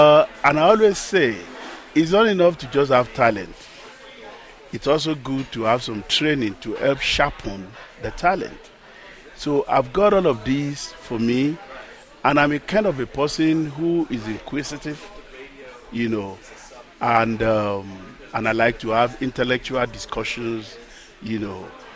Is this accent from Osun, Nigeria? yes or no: yes; Ile Ife, Osun, Nigeria; Well, Ile Ife, my hometown, is the cradle of Yoruba race.